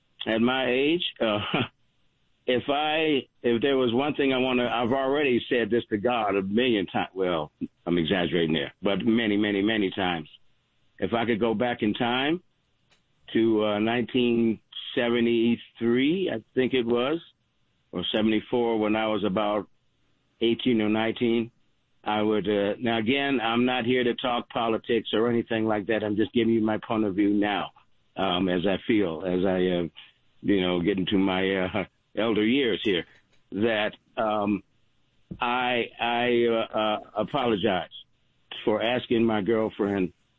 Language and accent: English; Washington, District of Columbia, United States; now in Las Vegas, United States; And I grew up in Washington, D.C. I'm in Vegas now, of course.